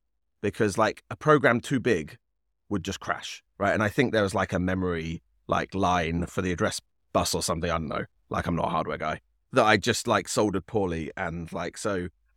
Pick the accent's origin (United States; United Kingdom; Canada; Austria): United Kingdom; England; And I'm British, right? I'm English.